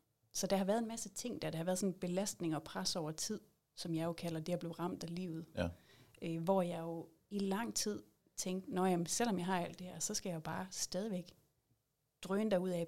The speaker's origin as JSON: {"language": "Danish", "town": "Thy", "region": "North Denmark Region", "country": "Denmark", "said": "nu er jeg også fra Thy oprindeligt"}